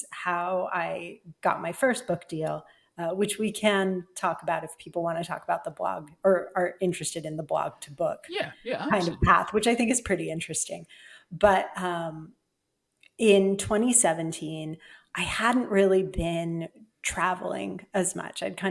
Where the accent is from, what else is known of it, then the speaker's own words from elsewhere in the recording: Seattle, Washington, United States; He's also from my hometown originally. He's from Seattle, and he is Italian, and I am as well.